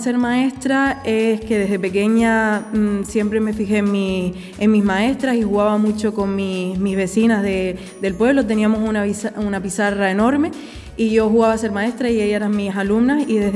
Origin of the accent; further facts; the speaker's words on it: Los Realejos, Canary Islands, Spain; born there; Bueno, pues yo nací en Los Realejos, en un pueblo cerca de La Brotava, el pueblo vecino. En La Cruz Santa concretamente, y es un pueblo muy característico, nos llevamos muy bien todos porque es pequeño